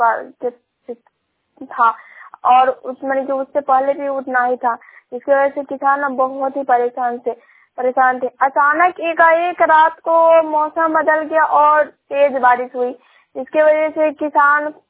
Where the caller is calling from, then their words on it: Faujpur, India; मैं रिपोर्टर … सवासी पंचायत के फौजपुर गाँव से बोल रही हूँ।